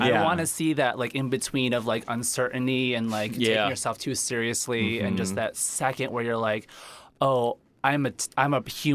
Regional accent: Boston, Massachusetts, United States; I'm from Boston.

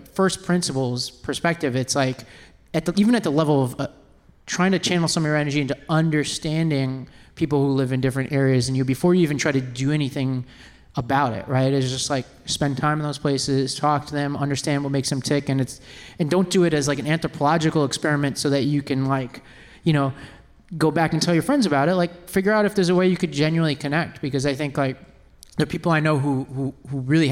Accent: Staten Island, New York, United States; also born or lived in Nashville / Mississippi; I grew up in Staten Island, which is like, it's like an interestingly representative more of a place like Mississippi and its politics than the rest of New York City. But I lived in Nashville, I lived in Mississippi.

